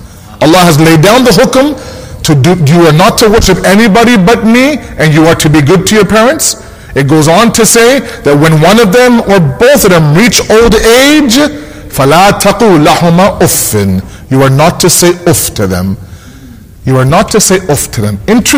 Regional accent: Toronto, Ontario, Canada; in my generation growing up in Toronto, it was a communal upbringing, right?

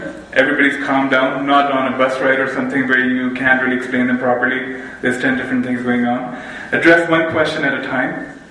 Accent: Pakistan; also born or lived in Canada; when I was growing up in Pakistan, or even in Canada

